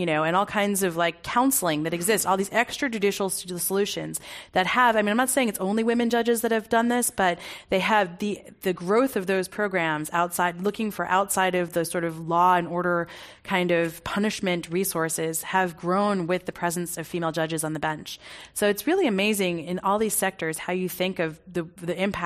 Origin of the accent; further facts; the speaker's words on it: United States; born there; I was born in America, so I'm an American and frankly an anchor baby because I gave my parents nationality.